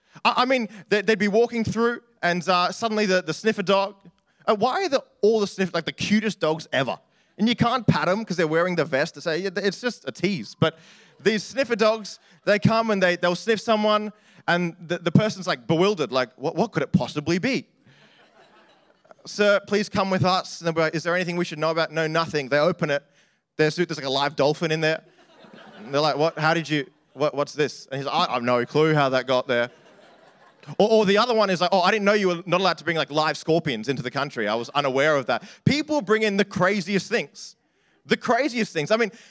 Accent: Sydney, New South Wales, Australia; now in Perth, Australia; we're from Sydney, and Sydney has, we're Sri Lankan by descent.

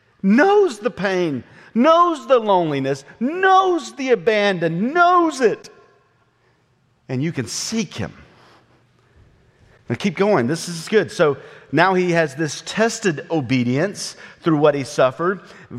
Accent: the South, United States; because I am from the South and we talk like this normally

